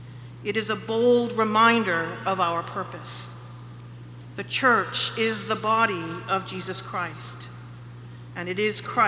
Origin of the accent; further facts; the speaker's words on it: Massachusetts, United States; For me, I grew up in the Episcopal Church, in Massachusetts, therefore a progressive branch of our church.